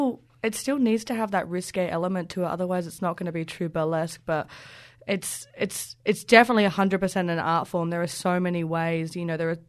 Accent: Brighton, South East England, United Kingdom; now in Australia; Now, I come from Brighton in the UK, which is obviously a very lavish kind of, you know, gay pride and an incredible artistic city.

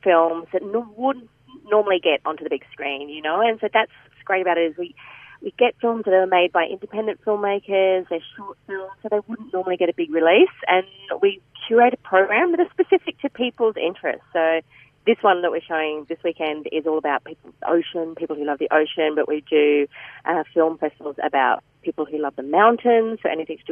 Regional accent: Queensland, Australia; I grew up in North Queensland, and so for me it's all about the reef and diving and freediving and coral.

